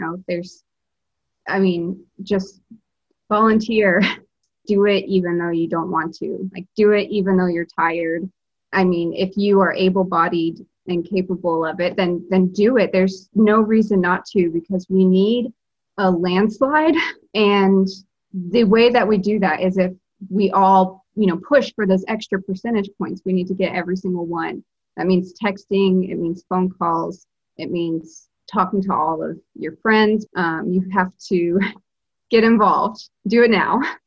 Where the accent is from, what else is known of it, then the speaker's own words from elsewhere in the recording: Alabama, United States; now in Massachusetts, United States; I'm originally from Alabama, but I live in Massachusetts.